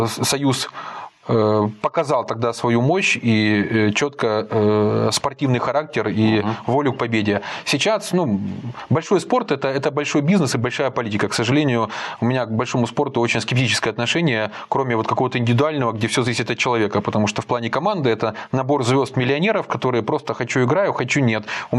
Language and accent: Russian; Ukraine; ну, я, как выходец из Украины, хорошо это знаю, читал не раз.